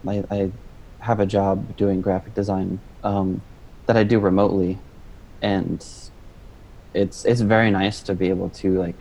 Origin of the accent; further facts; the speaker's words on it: Colorado, United States; moved away as an adult; also born or lived in St. Louis; now in Tacoma, United States; And I kind of grew up from like my teen years onward in Colorado, and that's where al